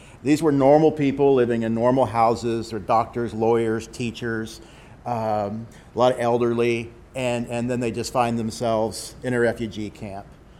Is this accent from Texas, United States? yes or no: yes; Houston, Texas, United States; and we've just gone through in South Texas, our home. Stacy's from Galveston, I'm from Houston area.